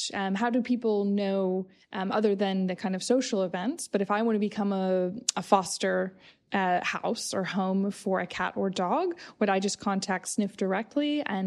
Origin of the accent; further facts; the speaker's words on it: United States; I grew up in the States and there's a lot of breeds